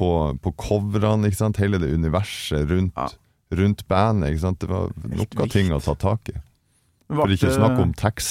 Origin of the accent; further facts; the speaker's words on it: Kleiva, Nordland, Norway; Kleiva, det der jeg kommer ifra